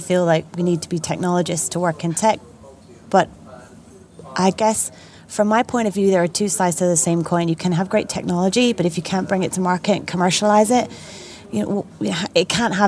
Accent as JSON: {"language": "English", "region": "Scotland", "country": "United Kingdom", "said": "I'm a Scot, although a global one."}